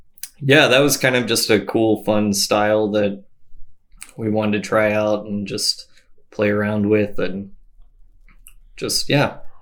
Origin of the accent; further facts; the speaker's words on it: Richardson, Texas, United States; So what's funny is I'm actually from Richardson.